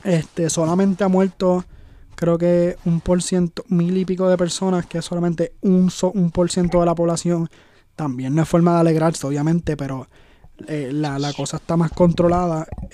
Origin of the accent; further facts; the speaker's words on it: Puerto Rico; Y si más como puertorriqueños ya hemos pasado por muchas cosas, esto solamente una prueba más.